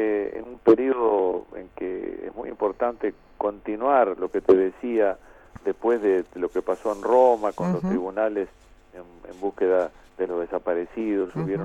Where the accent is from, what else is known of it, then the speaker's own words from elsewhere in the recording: Uruguay; uno siempre como uruguayo se las arreglaba para recordar que el golpe nuestro había sido incluso anterior al chileno